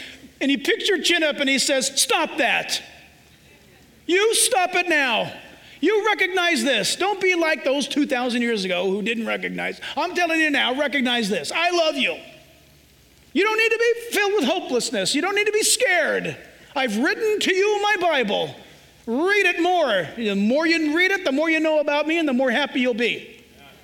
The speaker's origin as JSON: {"language": "English", "town": "San Diego", "region": "California", "country": "United States", "tie": "born or raised there", "said": "I was born and raised in San Diego in Southern California in Orange County, and I'm an American."}